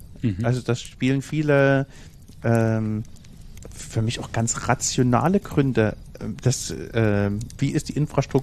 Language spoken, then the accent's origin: German; Zschopau, Saxony, Germany; Ich komme aus Tschopau.